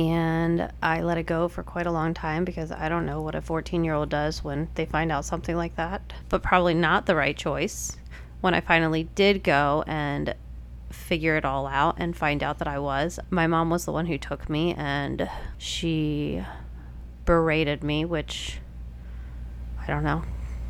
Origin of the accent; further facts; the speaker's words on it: Maryland, United States; I grew up in Maryland, in the country. I think every once in a while people know that because of my accent. It pops out here and there. So I grew up in the country in Maryland.